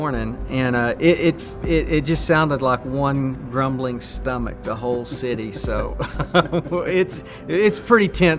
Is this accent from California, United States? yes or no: no; Texas, United States; now in Kansas City, United States; I grew up in Texas. I was a church planter for about 20 years in the St. Louis area. And then about 4 years ago, moved over to Kansas City